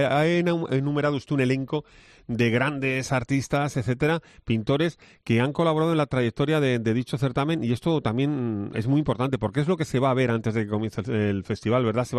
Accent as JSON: {"language": "Spanish", "town": "Madrid", "region": "Community of Madrid", "country": "Spain", "lives_now": "Murcia, Spain", "said": "un madrileño que te habla, está aquí afincado, me siento murciano, pero yo viví intensamente la movida madrileña"}